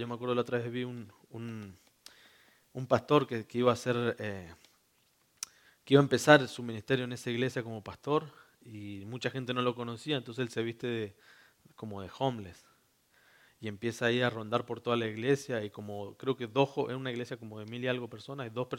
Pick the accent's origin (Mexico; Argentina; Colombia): Argentina; no es que yo legalmente sigo siendo argentino